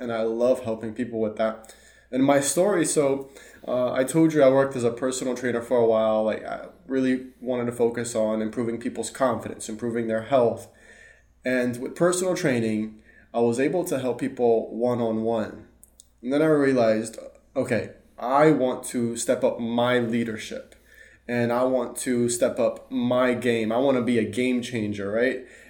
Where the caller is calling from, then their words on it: Austin, Texas, United States; Yeah, I'm tuning in from Austin, Texas.